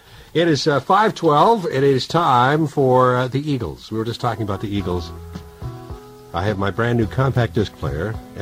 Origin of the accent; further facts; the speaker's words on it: Owen Sound, Ontario, Canada; also born or lived in Toronto; No, I was born in Toronto and raised in Owen Sound.